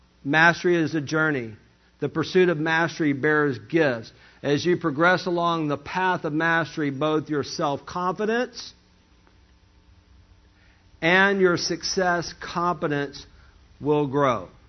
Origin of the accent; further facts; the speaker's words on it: Alabama, United States; You know I'm from Lower Alabama, right?